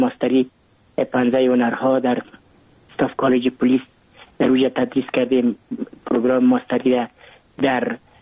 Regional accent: Kabul, Afghanistan; ما متولد کابل هستم، در نایی اول کابل تولد شدیم.

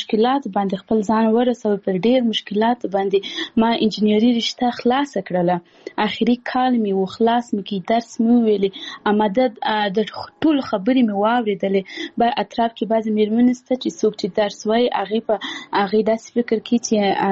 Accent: Paktia, Afghanistan; زه خپل د پکتیا ولایت یم

